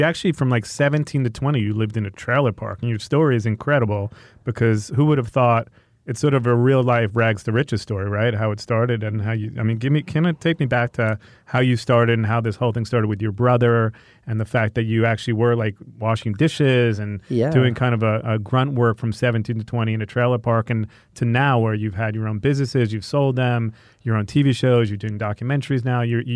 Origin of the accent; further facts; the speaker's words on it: New York, United States; I'm from Long Island, so that's why I say the nice Jewish part. The five towns.